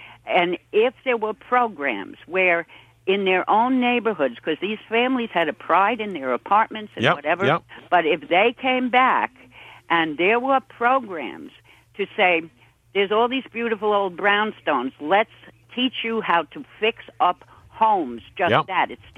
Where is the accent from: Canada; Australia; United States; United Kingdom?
United States; Brooklyn, New York; now in Perrysburg, United States; I'm from New York and Brooklyn, and my father was in family. And I live up in Perrysburg, New York